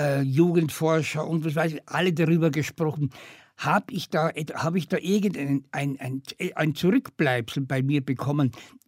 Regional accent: Carinthia, Austria; Also es war ungefähr auf 900 Meter Höhe, wo ich groß geworden bin, ja.

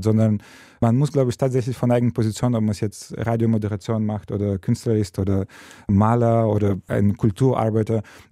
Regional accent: Kherson, Kherson Oblast, Ukraine; German is a second language; Und das hier ist eine sehr bestimmte Schiffsfabrik, die sehr stark meine Heimatstadt Cherson geprägt hat.

